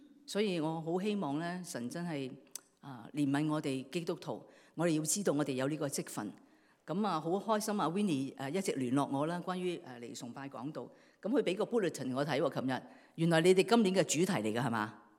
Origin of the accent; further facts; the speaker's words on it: Hong Kong; 我哋廣東人中意，即係香港人中意陳李和好